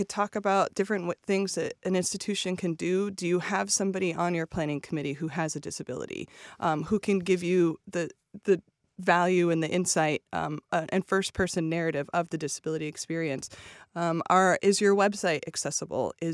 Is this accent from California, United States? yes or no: yes; California, United States; now in Ohio, United States; No, I'm a Californian native, yes. And I love Ohio with a passion